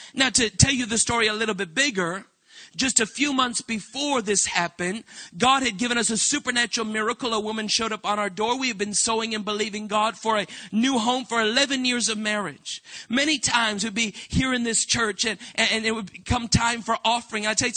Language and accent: English; Canada; now in United States; we're Canadian citizens, but we had everything legal. And we were going through immigration process and all of that. And we were living down in California